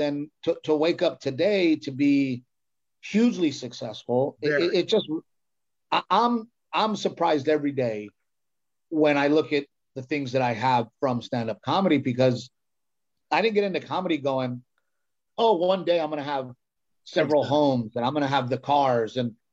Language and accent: English; United States; me being Mexican American, they go … we're gonna put it on Cinco de Mayo.